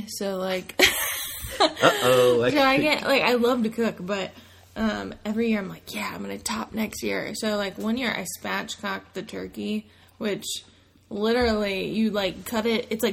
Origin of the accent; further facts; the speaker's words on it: Minnesota, United States; Yeah. Way better.